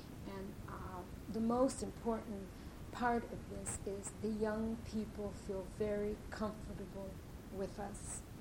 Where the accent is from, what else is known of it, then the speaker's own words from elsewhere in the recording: United States; You know, I can't really deny that I am an American.